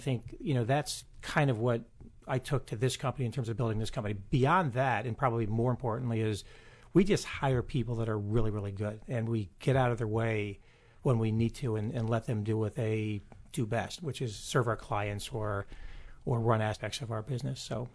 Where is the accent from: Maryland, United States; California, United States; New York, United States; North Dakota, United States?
Maryland, United States; Bethesda; Grew up in Bethesda, Maryland.